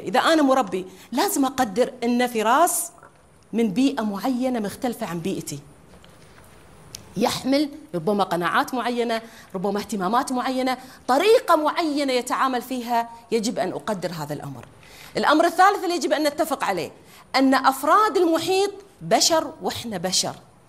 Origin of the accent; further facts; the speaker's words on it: Kuwait; أنا كويتية لكن